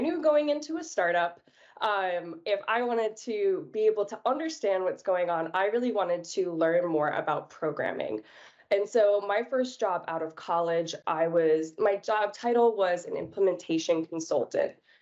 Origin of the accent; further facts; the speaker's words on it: New York, United States; we were originally from the East Coast. So we were both born and raised in New York.